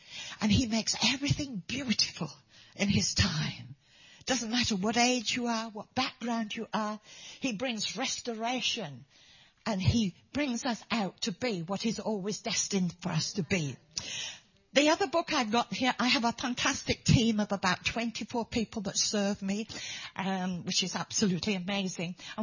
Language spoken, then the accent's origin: English; Wales, United Kingdom; we come from Wales originally